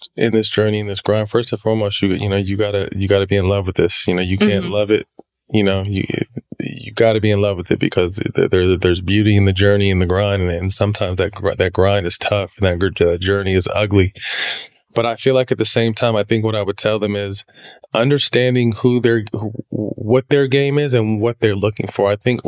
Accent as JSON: {"language": "English", "town": "Sacramento", "region": "California", "country": "United States", "said": "So I was from Sac, loved the Lakers originally, but then the Kings grew on me."}